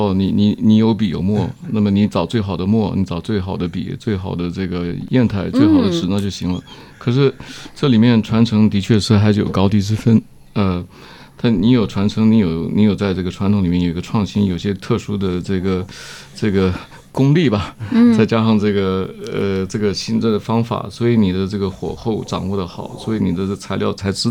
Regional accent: Yonghe, New Taipei, Taiwan; 在台北市的外面一个镇现在都划大台北市之内了当时这个一个镇叫做永和。永和都是山东老兵这个我就在永和长大的。

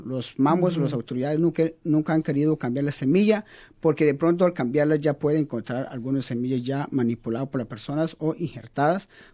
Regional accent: Magdalena, Colombia; nosotros venimos de la Sierra Nevada de Santa Marta, en los cuatro pueblos indígenas, que son los Kogi, Arhuacorsarios y Cancuamos.

